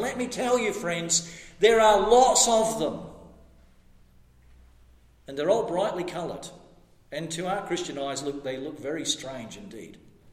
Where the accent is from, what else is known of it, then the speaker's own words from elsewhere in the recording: Western Australia, Australia; because I'm an Australian as well as a West Australian.